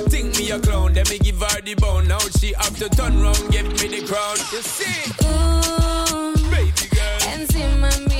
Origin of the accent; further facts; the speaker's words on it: Réunion, France; j'ai grandi à La Réunion